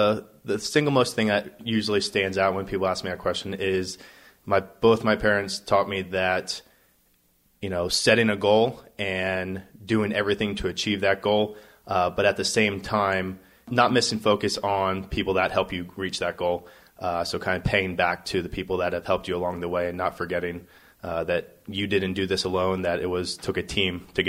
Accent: Pennsylvania, United States; Grew up in the farmlands of Pennsylvania.

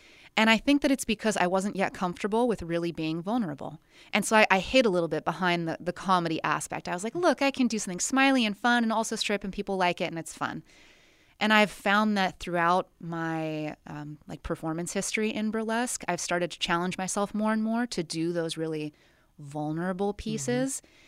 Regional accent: Midwest, United States; I grew up in the Midwest. It was kind of conservative.

